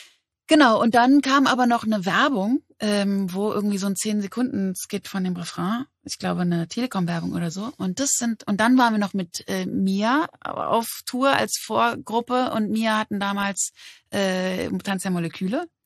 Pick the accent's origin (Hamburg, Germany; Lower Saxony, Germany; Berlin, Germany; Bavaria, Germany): Berlin, Germany; also born or lived in Mannheim; so bin ich eben mit 11 in Berlin gelandet und hier groß geworden. Genau, in Mannheim geboren.